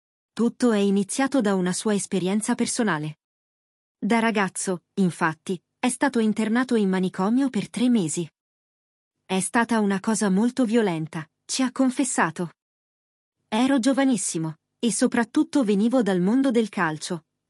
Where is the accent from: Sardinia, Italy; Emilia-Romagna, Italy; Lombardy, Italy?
Lombardy, Italy; San Giuliano; born there; Ho iniziato subito a fare teatro, nel paese dove sono nato, a San Giuliano.